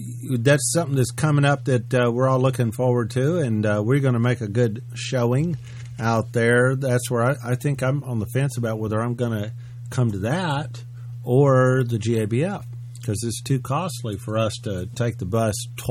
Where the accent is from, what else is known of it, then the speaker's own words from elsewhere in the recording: Memphis, Tennessee, United States; I'm from Memphis.